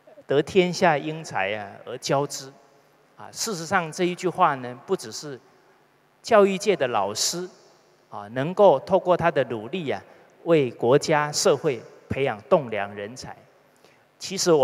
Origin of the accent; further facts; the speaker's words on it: Fujian, China; 我们福建话叫问导游啊